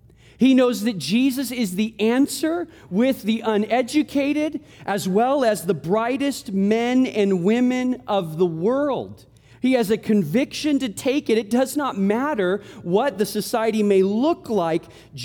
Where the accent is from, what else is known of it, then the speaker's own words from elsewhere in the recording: California, United States; because, you know, we're from Southern California, forgetting that we're from the desert.